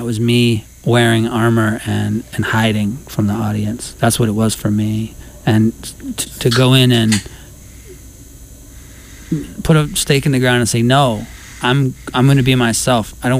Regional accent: Midwest, United States; I was a kid from the Midwest. I didn't know about much, quite frankly.

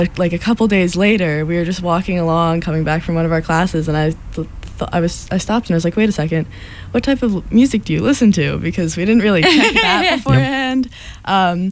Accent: New Jersey, United States; I am from New Jersey.

